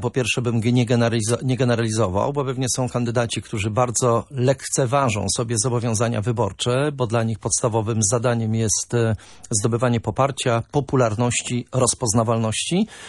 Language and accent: Polish; Gdańsk, Pomeranian Voivodeship, Poland; bo też jeszcze jestem gdańszczaninem od urodzenia.